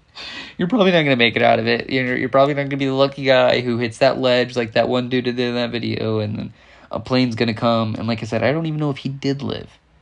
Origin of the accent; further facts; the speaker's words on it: United States; I don't use the metric system. I'm from America.